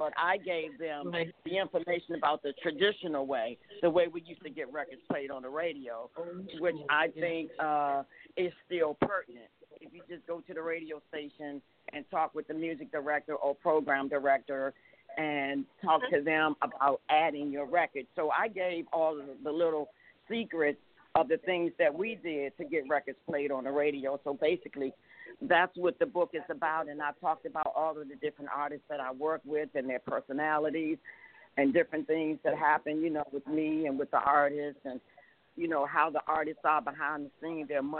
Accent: Washington, District of Columbia, United States; I also wrote about my life growing up in Washington, D.C.

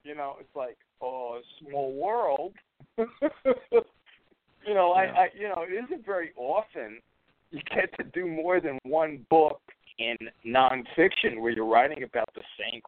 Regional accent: Brooklyn, New York, United States; What do I know? You know, I'm from Brooklyn.

